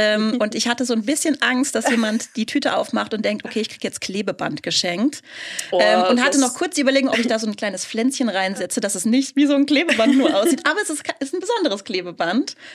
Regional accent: Kaiserslautern, Rhineland-Palatinate, Germany; Ich komme aus Kaiserslautern, also ein bisschen die andere Richtung. Bin noch nicht 40, aber ich werde das dieses Jahr.

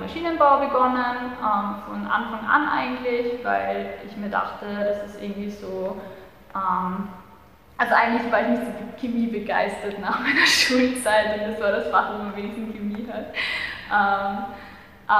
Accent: Vienna, Austria; now in Leoben, Austria; Also ich komme aus Wien, ich glaube, vielleicht hört man das. Ich war in einer AHS in Wien und dann noch 2 Jahre auf der Grafischen in Wien.

